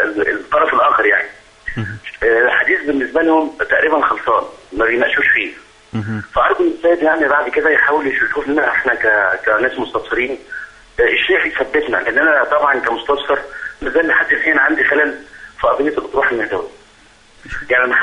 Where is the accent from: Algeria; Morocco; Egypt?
Egypt; أولا أنا يعني أنا مصري